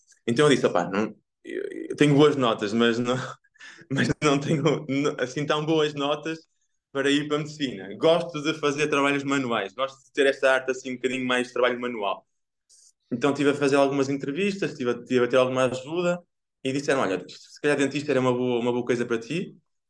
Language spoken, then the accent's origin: Portuguese; Santo Tirso, Porto, Portugal; born there; also born or lived in Trofa; Olha, eu nasci na grande terra de Santo Tirso.